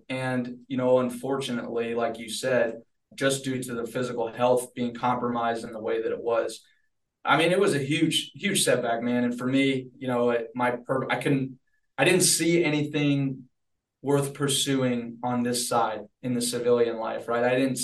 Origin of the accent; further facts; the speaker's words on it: the South, United States; Yeah, so I grew up in the South, right? Like most people who grew up in the South, everybody's a Christian, right?